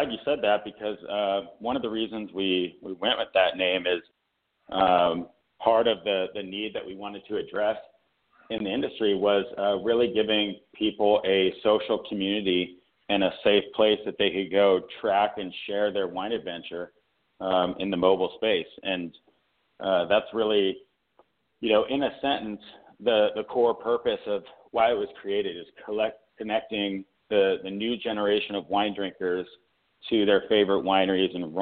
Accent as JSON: {"language": "English", "region": "California", "country": "United States", "tie": "born or raised there", "said": "So growing up in Northern California near Napa, I started reaching out to some of my other friends from high school"}